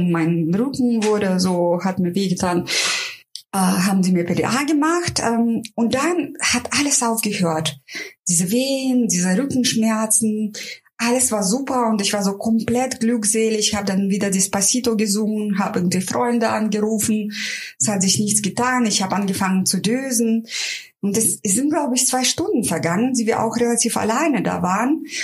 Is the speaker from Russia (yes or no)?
yes; Russia; ich bin ja Russin, ich will ja keinen Aufstand machen